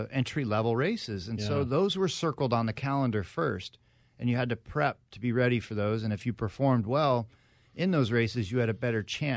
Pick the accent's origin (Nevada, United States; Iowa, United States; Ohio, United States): Nevada, United States; Las Vegas; You have your local track, where I grew up in Las Vegas